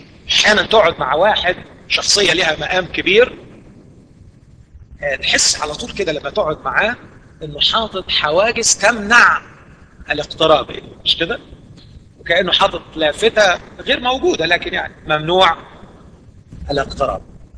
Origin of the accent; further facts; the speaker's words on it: Egypt; وعيب عندنا في مصر